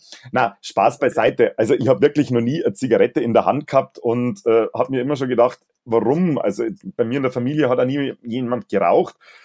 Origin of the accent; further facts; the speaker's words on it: Bavaria, Germany; Also, wie man schon merkt, ich bin ein richtiger Bayer und bin im schönen Bayern groß geworden.